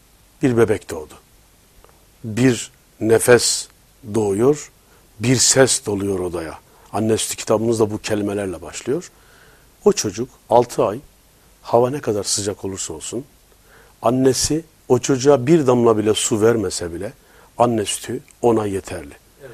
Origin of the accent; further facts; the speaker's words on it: Sivas, Turkey; Ağız deriz biz, ben Sivaslıyım.